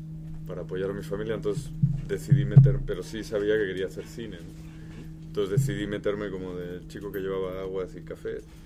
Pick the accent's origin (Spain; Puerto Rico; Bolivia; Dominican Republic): Spain; moved away; Tengo doble nacionalidad, pero la verdad es que una vez emigras, yo emigré hace casi 20 años de España.